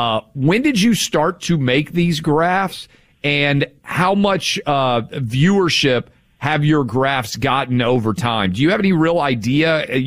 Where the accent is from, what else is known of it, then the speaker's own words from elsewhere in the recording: Nashville, Tennessee, United States; Going to go check out NFL playoff game in my hometown of Nashville.